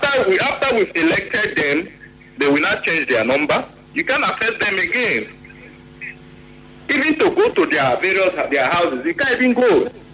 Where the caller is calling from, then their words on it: Port Harcourt, Rivers, Nigeria; I'm calling from Port Harcourt.